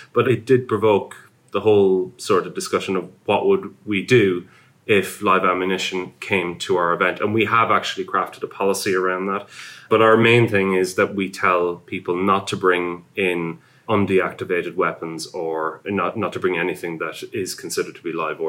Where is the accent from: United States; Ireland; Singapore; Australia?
Ireland; You may have noticed I'm Irish.